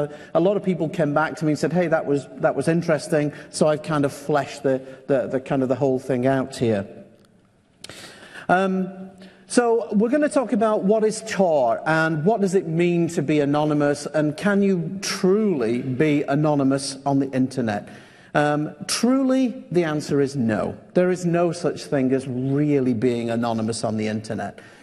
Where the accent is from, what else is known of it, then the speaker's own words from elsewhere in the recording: Scotland, United Kingdom; I'm from Scotland, or as some of you might know, it is north of the wall.